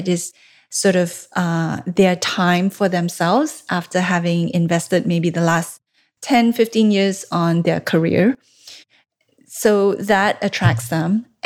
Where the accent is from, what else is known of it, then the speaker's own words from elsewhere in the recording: Malaysia; Because I grew up in Malaysia, I have a lot of connections there from my high school days.